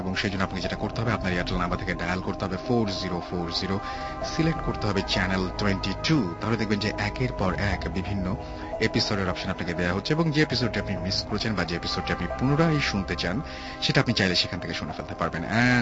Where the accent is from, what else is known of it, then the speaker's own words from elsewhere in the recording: Chittagong, Chittagong Division, Bangladesh; now in United Arab Emirates; আমার বাড়ি চিটাগং ডিস্ট্রিক্টে, কিন্তু আমি এখন ইউএইতে থাকি।